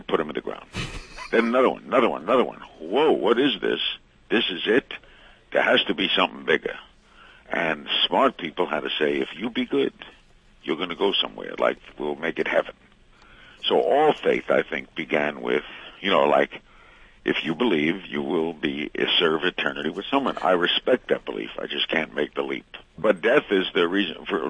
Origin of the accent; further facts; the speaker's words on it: Brooklyn, New York, United States; moved away as an adult; now in Miami, United States; I grew up in Brooklyn. I worshiped the Dodgers. I left in 1957 to go down to Miami to break into radio.